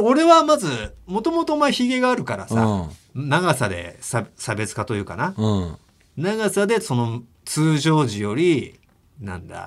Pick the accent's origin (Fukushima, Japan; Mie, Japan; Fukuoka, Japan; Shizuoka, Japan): Shizuoka, Japan; 俺の高校も一応その地元ではさすごい伝統校だしさ、うん、静岡県でもまあ東部中部西部とあって東部のまあトップと言われてる学校だったから